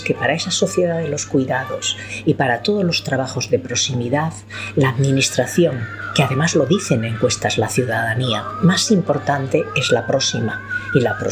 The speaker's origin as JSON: {"language": "Spanish", "country": "Spain", "said": "A mí lo que más me gustaría como española"}